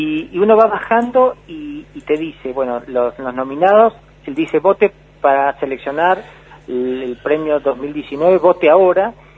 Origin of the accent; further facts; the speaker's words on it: Patagonia, Argentina; also born or lived in Mar del Plata; yo soy argentino, patagónico. Yo nací en Mar del Plata, pero me vine hace 30 años acá, pero soy más patagónico.